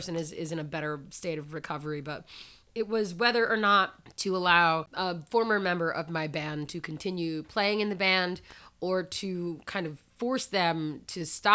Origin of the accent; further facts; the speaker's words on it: Jackson, New Jersey, United States; also born or lived in Neptune / Lakewood; We moved from Neptune to Lakewood to Jackson. And I grew up and graduated high school from Jackson. So I was one of, like, 8 black kids in the entire area.